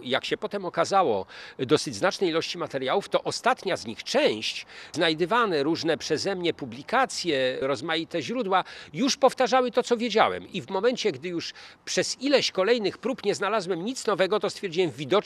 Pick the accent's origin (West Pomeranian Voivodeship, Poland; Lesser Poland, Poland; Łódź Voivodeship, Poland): West Pomeranian Voivodeship, Poland; Szczecin; Ja, jak mówię, jestem pomorzaninem, konkretnie paprykarzem ze Szczecina od urodzenia